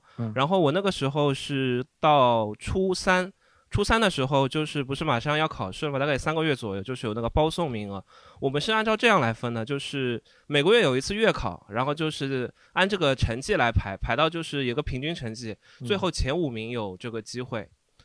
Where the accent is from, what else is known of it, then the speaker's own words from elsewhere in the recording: Shanghai, China; 我是徐汇区的，学校可能你们不认识，叫长乐学校，九年一贯制的。